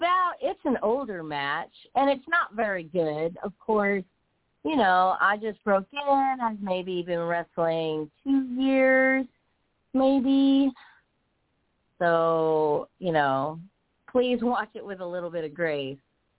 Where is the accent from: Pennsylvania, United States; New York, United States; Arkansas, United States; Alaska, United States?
Alaska, United States; Adak; born there; I'm a military brat. I was born in Adak, Alaska, and we moved everywhere. So I've been to like 32 states and Canada, and the list goes on.